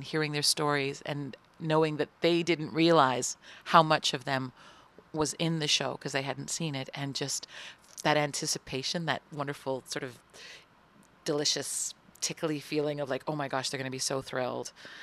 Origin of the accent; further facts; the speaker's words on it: London, Ontario, Canada; I was born in London, Ontario.